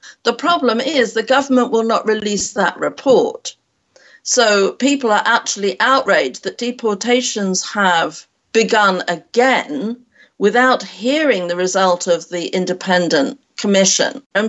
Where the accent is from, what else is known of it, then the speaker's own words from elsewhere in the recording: South West England, United Kingdom; born there; And when I told them I was born in Devon in England